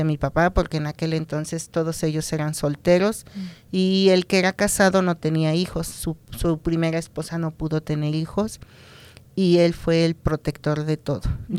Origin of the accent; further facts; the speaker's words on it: Mexico City, Mexico; Soy originaria de la Ciudad de México. Uh-huh. Ahí nací, estudié, me crié.